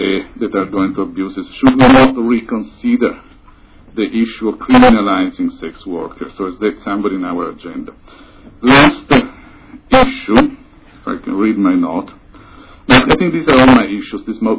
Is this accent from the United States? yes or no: no; Italy; English is a second language; forgive me, it's my accent. In Italy, we call it.